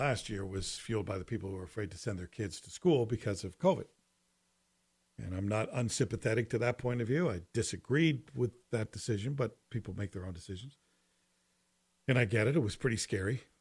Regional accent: Canada; So for me, as just a Canadian worried about the cost of everything

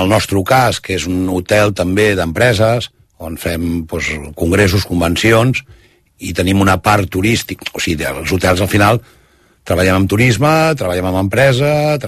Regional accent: Badalona, Catalonia, Spain; now in Baix Empordà, Spain; Bueno, jo sóc badaloní, el que passa és que mentre estic allà visc al Baix Empordà, i llavors vinc normalment els caps de setmana i al Masnou ja, o sigui, de Badalona ja estic a Masnou els caps de setmana.

